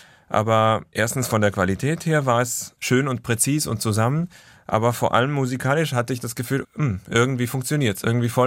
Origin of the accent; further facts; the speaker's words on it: Israel; Und ich habe da ein bisschen aus meiner Heimat, also aus dem Jüdischen oder aus Israel, einfach ein paar Lieder mitgebracht.